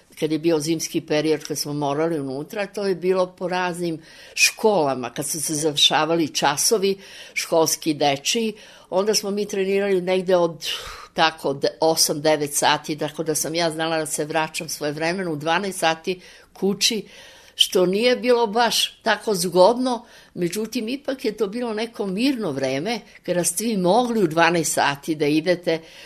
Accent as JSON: {"language": "Serbian", "region": "Belgrade", "country": "Serbia", "tie": "born or raised there", "said": "Mama mi je bila Slovenka, a tata mi je bio Srbin. Odrasla sam ovde u Beogradu, tu sam i rođena, 36."}